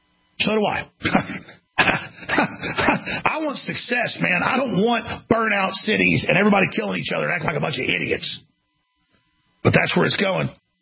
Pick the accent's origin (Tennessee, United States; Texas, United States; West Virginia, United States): Texas, United States; Dallas; Now, I grew up in Dallas. I had a lot of black friends. And I also got attacked because I was white.